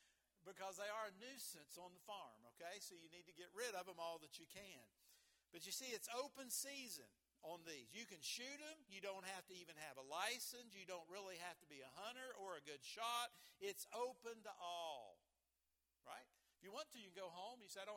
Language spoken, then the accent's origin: English; West Virginia, United States; a native West Virginian. I'm from southern West Virginia. That's why I talk a little bit funny. I'm from Fayette County, down around where the New River Gorge Bridge is.